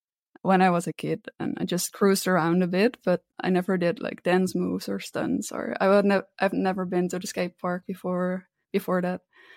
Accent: Netherlands; My pronouns are she, her. I'm from the Netherlands. I live in Arnhem. It's close to the German border.

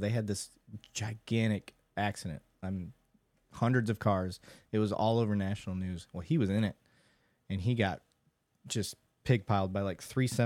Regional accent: Flint, Michigan, United States; So in Michigan growing up, it would be nothing. And I grew up in Flint.

